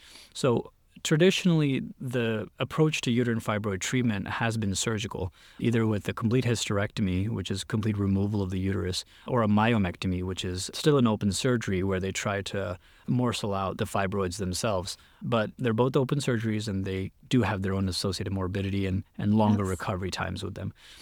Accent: Chicago, Illinois, United States; I'm originally from Chicago. I still live there actually with my wife and one daughter.

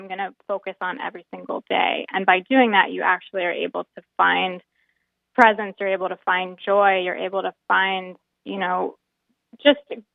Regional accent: East Coast, United States; I grew up on the East Coast, and there was really, I couldn't picture going back to the East Coast

